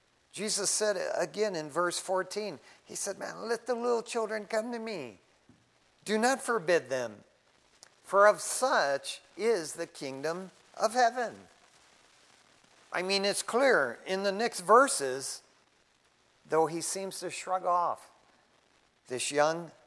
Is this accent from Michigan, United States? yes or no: yes; Michigan, United States; growing up in Michigan, it's like we were in California already, just five, six blocks away.